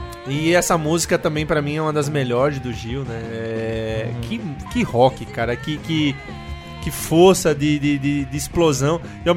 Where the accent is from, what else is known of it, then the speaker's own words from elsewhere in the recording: Northeast Region, Brazil; now in South Brazil, Brazil; O coentro, pessoal, nós somos do Nordeste.